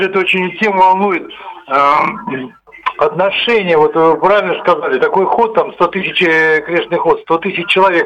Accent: Moscow, Russia; Я сейчас, честно, в Санкт-Петербурге в командировке, я полгода здесь работаю, потом я москвич там.

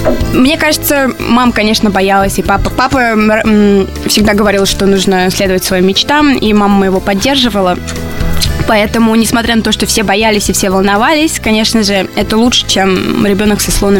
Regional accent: Russia; accent: American; Поэтому, если бы я не сказала, что я русская, наверное, бы мало кто об этом догадался.

